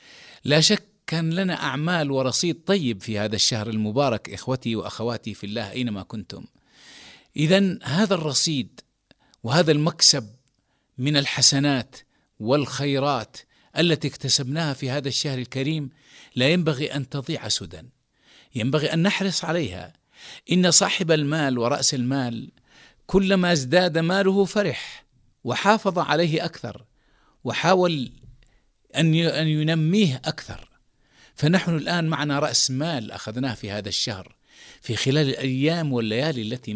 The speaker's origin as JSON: {"language": "Arabic", "country": "Yemen", "said": "وخاصة عندنا في اليمن"}